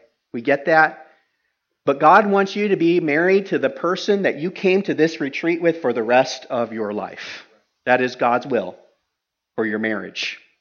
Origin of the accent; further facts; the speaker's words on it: Kenya; now in United States; I grew up in Kenya.